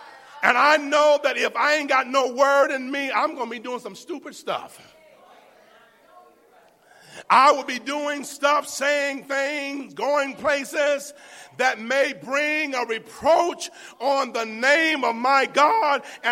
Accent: Florida, United States; I was born and raised in Florida. I'm from the Gulf of Mexico. I swam in that water all my life.

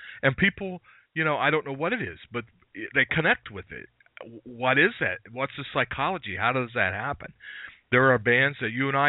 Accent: Ohio, United States; And I'm from Ohio, and, you know, I love the Youngstown sound. I love the Cleveland sound.

